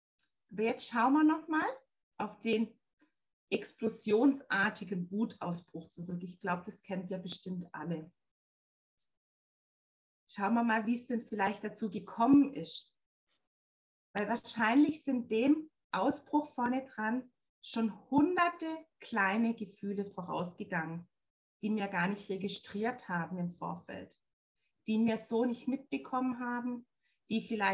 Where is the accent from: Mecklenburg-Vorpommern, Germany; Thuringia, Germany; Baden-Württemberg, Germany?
Baden-Württemberg, Germany; Ich komme aus dem Schwarzwald und bin selbst Mama von zwei Mädels.